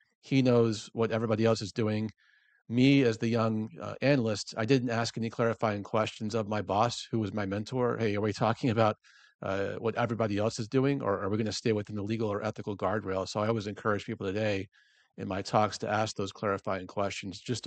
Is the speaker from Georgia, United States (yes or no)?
yes; Georgia, United States; I grew up in Georgia, middle class family, first of my family to leave the South to attend college at UPenn-Wharton.